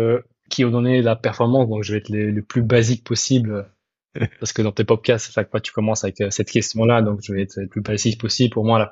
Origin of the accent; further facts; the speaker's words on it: Belgium; also born or lived in Sarajevo, Bosnia and Herzegovina; Alors, moi, je suis belge. Je suis né à Sarajevo, donc je suis bosniaque, mais je suis arrivé en 95 en Belgique, et donc j'ai fait toute ma scolarité là-bas.